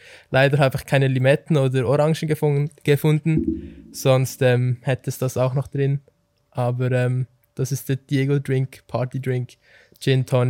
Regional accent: Solothurn, Switzerland; weil uns als Solothurner DJ schnell aufgefallen ist, dass man als DJ in Solothurn keine große Chance hat.

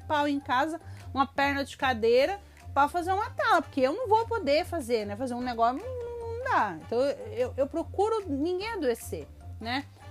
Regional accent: São Paulo, Brazil; pelo menos na minha cidade, que eu sou de São Paulo.

